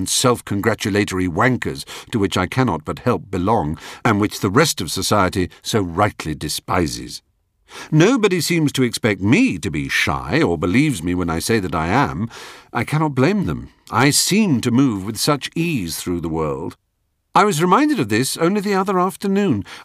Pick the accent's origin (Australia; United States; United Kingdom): United Kingdom; England; I am English, tweedy, pucker, confident, establishment, self-assured, in charge.